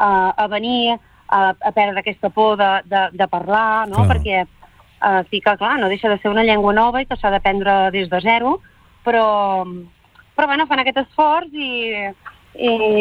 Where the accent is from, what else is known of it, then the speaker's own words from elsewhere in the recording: Girona, Catalonia, Spain; Jo soc gironina i això sí que està molt clar.